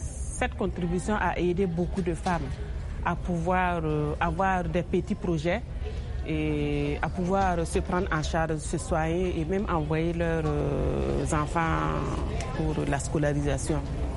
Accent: Burkina Faso; étant donné que chez nous, au Burkina, les femmes sont 100% agricultrices et que les femmes n'ont pas accès à la terre chez nous, au Burkina

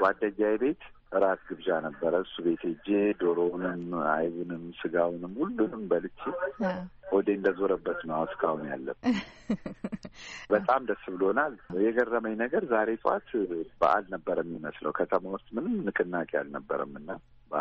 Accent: Amhara, Ethiopia; now in Addis Ababa, Ethiopia; እኔ ሙስሊም ነኝ፣ ግን ያው ወሎዬ ስለሆንኩ የእስላሙንም የክርስቲያኑንም በዓል አከብራለሁ።

